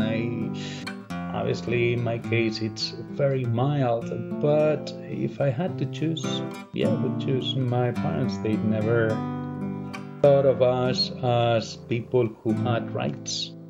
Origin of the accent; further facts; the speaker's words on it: Spain; English is a second language; I'm from Spain. Inside Spain, I come from a region in which we speak two languages. The community that speaks Spanish and the community that speaks Catalan. I am from the part that speaks Spanish. I am a male.